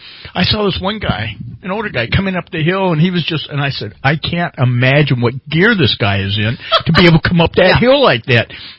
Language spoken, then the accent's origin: English; California, United States; We're from California.